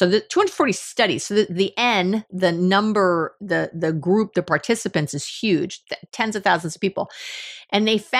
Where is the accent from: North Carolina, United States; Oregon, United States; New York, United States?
New York, United States; Maybe it's the New York. We're both from New York originally.